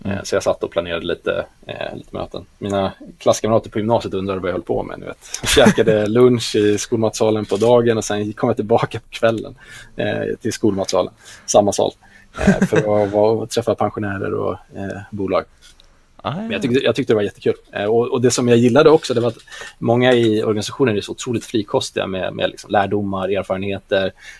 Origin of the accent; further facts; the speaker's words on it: Järfälla, Stockholm County, Sweden; där jag växte upp i norr om Stockholm, i Järfälla